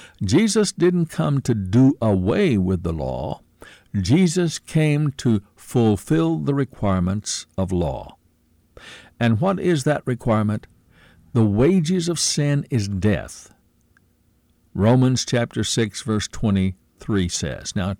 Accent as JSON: {"language": "English", "region": "Kentucky", "country": "United States", "tie": "born there", "said": "Now, I'm an American by birth. I'm a Kentuckian by birth."}